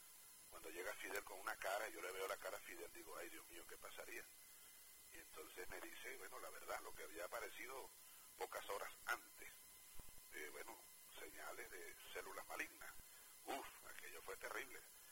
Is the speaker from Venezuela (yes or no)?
yes; Los Llanos, Venezuela; yo soy muy cuentero, de echar cuentos, me encanta, como llanero